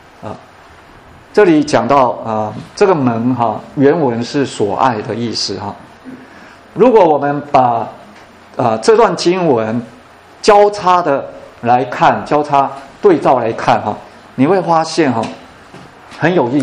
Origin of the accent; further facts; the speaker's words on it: China; 虽然日本人我们中国人有那些历史背景，我们恨日本人哈，因为日本侵略中国